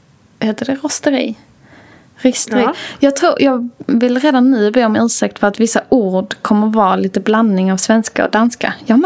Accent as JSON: {"language": "Swedish", "region": "Skåne", "country": "Sweden", "accent": "Scanian", "said": "Min skånska och hur jag pratar kan ju ibland vara lite samma ton."}